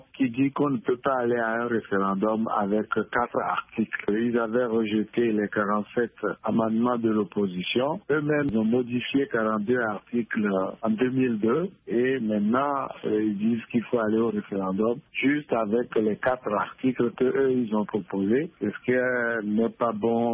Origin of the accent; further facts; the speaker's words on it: Togo; Sinon, en tant que Togolais, nous sommes habitués à ce dialogue sans lendemain.